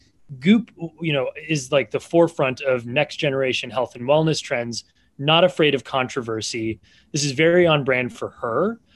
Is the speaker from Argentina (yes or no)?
no; Massachusetts, United States; born there; But I was born in Massachusetts. I get pings from 100 people every week in Massachusetts begging me to give them Can.